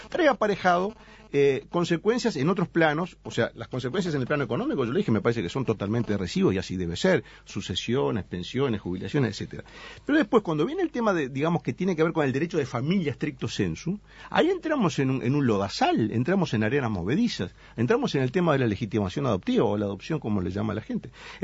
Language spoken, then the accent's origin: Spanish; Italy; porque soy italiano.